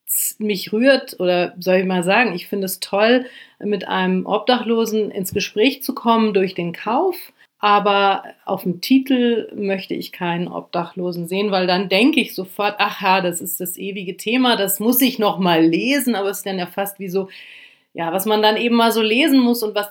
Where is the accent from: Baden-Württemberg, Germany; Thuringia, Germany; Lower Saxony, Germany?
Lower Saxony, Germany; moved away as an adult; also born or lived in Brazil; ich komme vom Land, aus Niedersachsen